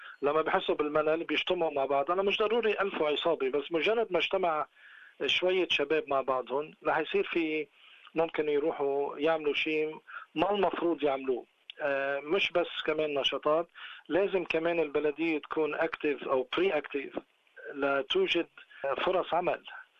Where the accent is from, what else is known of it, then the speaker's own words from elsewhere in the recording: Syria; ما فيني أنا سوري